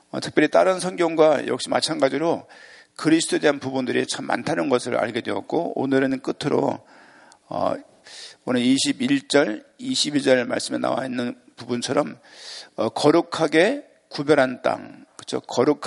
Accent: Susaek, Seoul, South Korea; 제가 어릴 때 살았던 수색, 물이 좋았던 동네야.

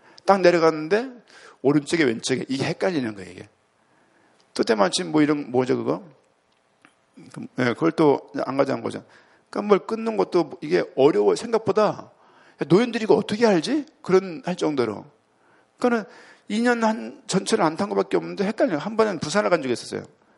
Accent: Seoul, South Korea; 저는 그 전까지는 저 서울 사람입니다.

